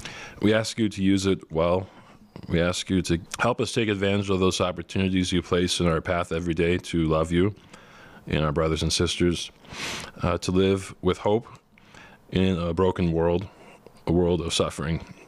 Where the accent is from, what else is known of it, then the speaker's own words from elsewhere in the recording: Duluth, Minnesota, United States; I'm from the Diocese of Duluth, where, so his family's from the parish just south of mine. So I grew up going to Mass with him, going on youth group trips, Steubenville.